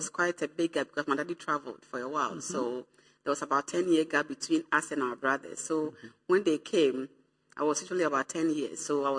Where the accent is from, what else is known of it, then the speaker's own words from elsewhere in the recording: Ghana; born there; Yes, I was born in Ghana.